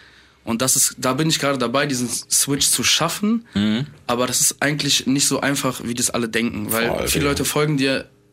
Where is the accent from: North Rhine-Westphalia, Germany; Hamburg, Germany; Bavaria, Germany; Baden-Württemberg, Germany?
North Rhine-Westphalia, Germany; Düsseldorf; ich komme aus Düsseldorf.